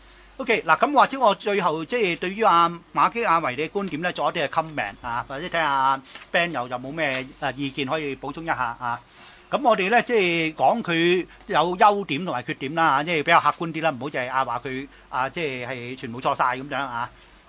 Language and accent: Cantonese; China; 就好似譬如我哋中國嘅德治思想啊，好多人成日認為咧講中國，我哋中國人講德治咧